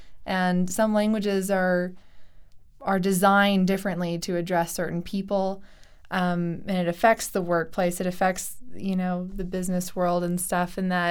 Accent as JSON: {"language": "English", "country": "United States", "said": "And obviously, as an American, I know that America is filled with lots of different types of people from different backgrounds."}